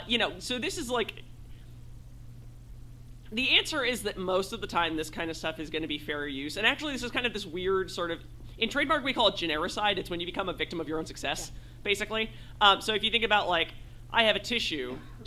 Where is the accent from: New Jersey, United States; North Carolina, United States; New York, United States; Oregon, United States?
New Jersey, United States; I'm from New Jersey.